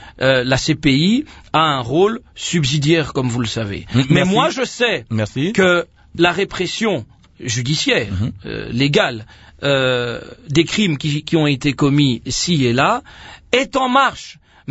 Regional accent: DR Congo; Attendez, nous sommes Congolais.

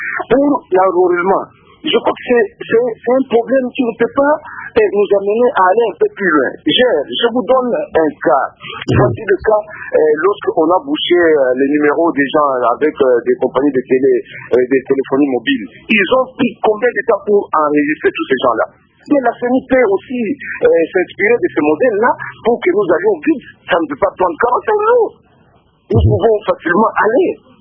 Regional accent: DR Congo; ici chez nous en République démocratique du Congo

